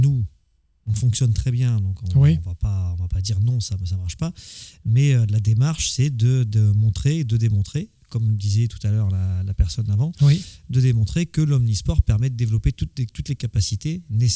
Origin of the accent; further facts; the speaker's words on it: Lille, Hauts-de-France, France; Alors, pour ma partie, moi je viens de Lille.